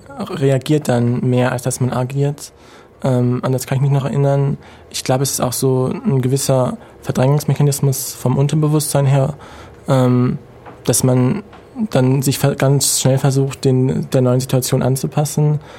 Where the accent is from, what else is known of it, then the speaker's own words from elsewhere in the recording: Bavaria, Germany; also born or lived in Munich; now in Ulm, Germany; Und wir sind in München geboren worden, sind dann aufs Land gezogen an Ammersee und sind jetzt seit 5 Jahren hier in Ulm hierher gezogen.